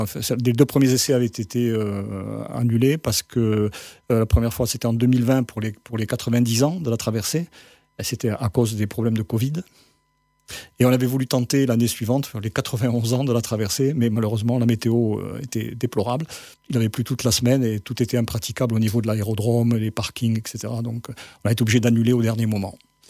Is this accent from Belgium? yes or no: no; Algeria; now in France; Je suis né en Algérie, donc j'ai fait l'école primaire en Algérie.